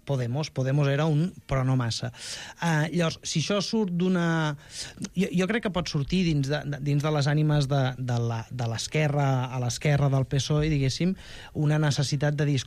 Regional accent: Catalonia, Spain; des dels que som catalans i fins i tot catalanistes

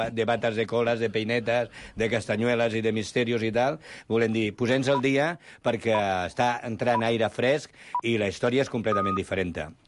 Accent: Catalonia, Spain; El que som catalans està claríssim

